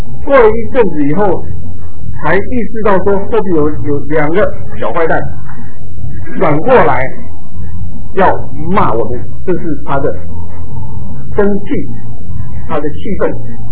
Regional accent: southern Taiwan, Taiwan; 我是在台湾南部长大的，小的时候，那知道那边的比较淳朴，很多的邻舍啊，还有亲戚啊，都是很近

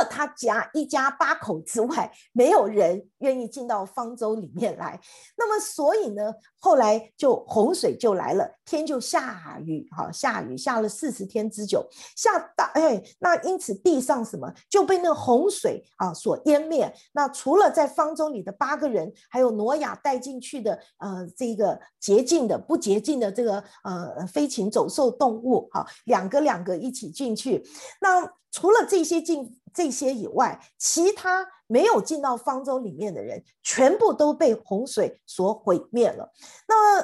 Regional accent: China; 那我们中国人每一次讲到乌鸦的时候，我们也会觉得什么？乌鸦不太吉利

